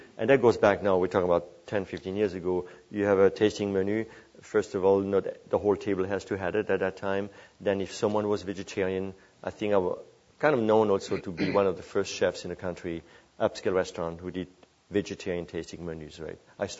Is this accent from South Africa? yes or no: no; Grand Est, France; I'm from Alsace, of course. We're producing some fabulous wines, I think, in Alsace